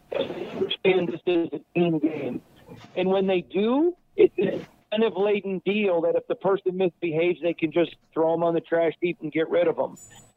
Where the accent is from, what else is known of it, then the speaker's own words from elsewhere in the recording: Michigan, United States; but I'm from Michigan.